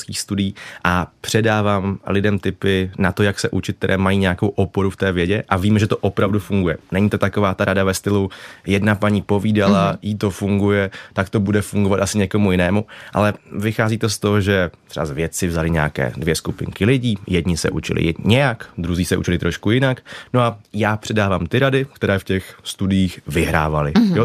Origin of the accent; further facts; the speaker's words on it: Moravian-Silesian Region, Czechia; accent: Cieszyn Silesian dialect; já nejsem Čech, se dá říct, nebo jako, že jsem Čech, mám českou národnost, ale pocházím z Těšínského Slezska, kde my mluvíme doma nářečím. A chodil jsem na polskou základní školu, jo, mluvíme po našemu